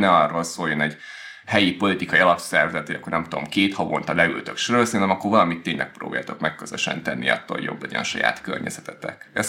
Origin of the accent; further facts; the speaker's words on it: Ajka, Veszprém County, Hungary; now in Budapest, Hungary; 23 éves vagyok, Ajkán születtem, ott tanultam, most pedig egyetemen vagyok Budapesten